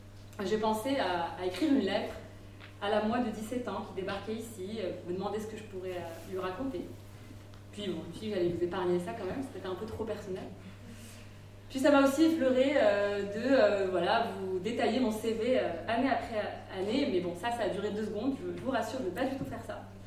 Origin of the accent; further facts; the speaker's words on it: Morocco; parce que moi aussi je viens du Maroc, des choses qui se remplissent de droite à gauche.